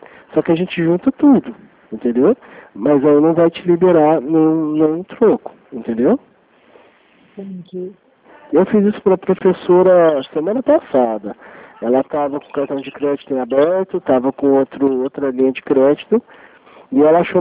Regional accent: Franca, São Paulo, Brazil; eu sou daqui de Franca, tá?

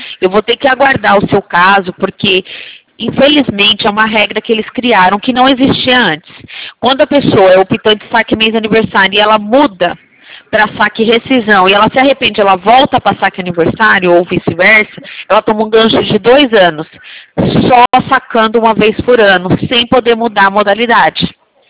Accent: Umuarama, Paraná, Brazil; Eu nasci em Umuarama, minha irmã em Alto Piquiri, tenho família em Londrina, Cascavel

